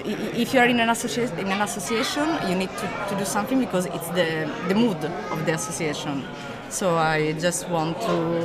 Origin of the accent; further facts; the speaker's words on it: Sardinia, Italy; English is a second language; now in Milan, Italy; I'm from Sardinia.